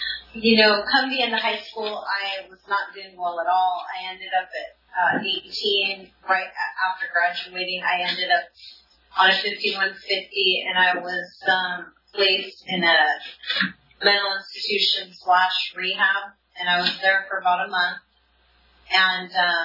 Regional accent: California, United States; I grew up in Southern California. I was in a military family.

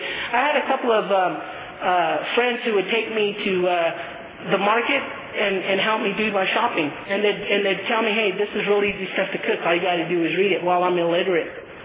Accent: United States; I didn't know if he was going to accept me because, I'm Native American, and he probably wanted nothing to do with me.

